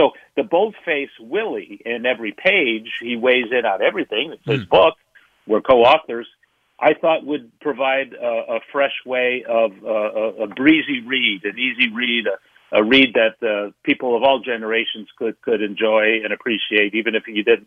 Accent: Bay Area, California, United States; also born or lived in San Diego; Well, I grew up here in the Bay Area. I saw the end of his career, late 60s, early 70s, and obviously he's everybody's favorite player.

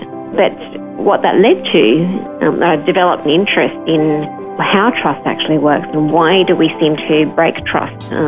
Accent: Sydney, New South Wales, Australia; Pretty much born and bred in Sydney.

